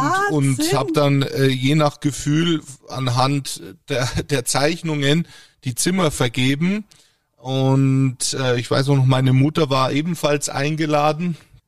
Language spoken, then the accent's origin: German; Bavaria, Germany; Ich bin Franke.